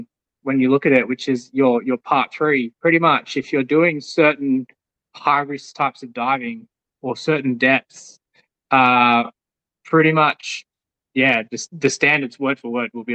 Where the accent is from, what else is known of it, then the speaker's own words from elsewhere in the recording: Perth, Western Australia, Australia; Well, I grew up in Perth. I spent some time in Queensland